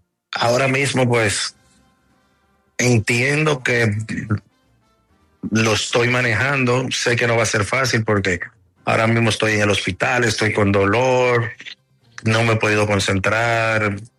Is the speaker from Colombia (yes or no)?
yes; Facatativá, Cundinamarca, Colombia; born there; mis padres y yo, nosotros nacimos en Facatativá, en Cundinamarca, y viajamos seguido.